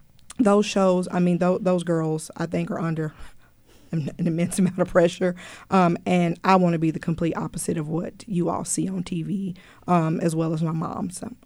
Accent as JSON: {"language": "English", "town": "Lubbock", "region": "Texas", "country": "United States", "tie": "born or raised there", "lives_now": "Waco, United States", "said": "No, I'm actually born and raised in Lubbock, Texas."}